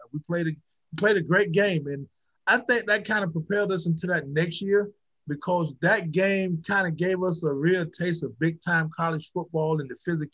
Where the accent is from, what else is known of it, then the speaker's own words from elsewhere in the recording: Florida, United States; It's cold. I know I'm from Florida. And we play at night and it's 80 degrees